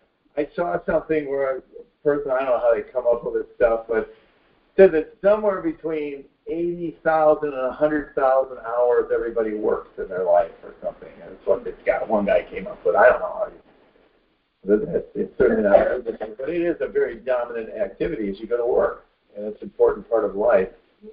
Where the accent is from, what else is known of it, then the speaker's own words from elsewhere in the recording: Detroit, Michigan, United States; we came from Detroit, and Detroit was, you know, had labor friction when we were growing up between the UAW and the automakers